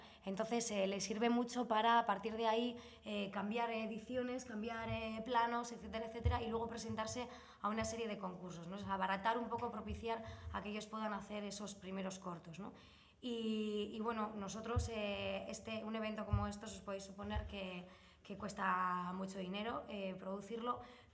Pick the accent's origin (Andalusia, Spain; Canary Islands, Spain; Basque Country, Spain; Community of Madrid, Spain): Basque Country, Spain; Bilbao; que soy de Bilbao además